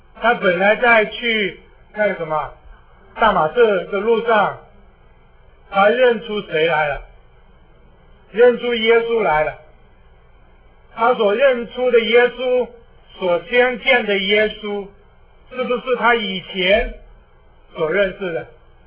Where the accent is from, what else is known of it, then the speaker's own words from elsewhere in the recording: China; 我们中国人可以得救，非洲人不可以得救。